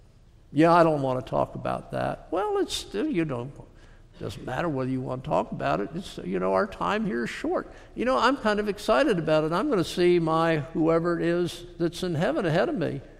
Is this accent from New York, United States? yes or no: no; Florida, United States; Growing up in South Florida, I hung out at Ivan Skinner's home.